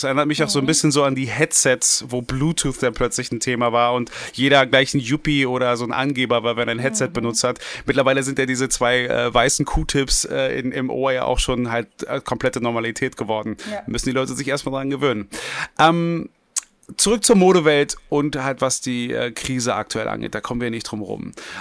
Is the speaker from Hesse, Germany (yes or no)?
no; Berlin, Germany; born there; ich als gebürtiger Westberliner